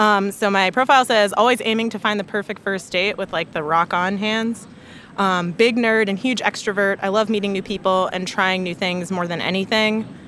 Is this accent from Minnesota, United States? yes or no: no; Chicago, Illinois, United States; now in Washington, United States; I'm from Chicago. I live in D.C. I identify as queer. I'm Black.